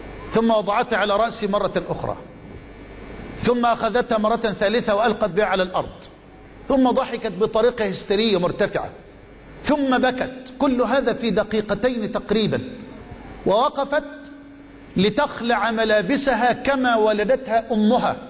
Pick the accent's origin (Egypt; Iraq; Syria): Egypt; قصة رجل عندنا في مصر من الأغنياء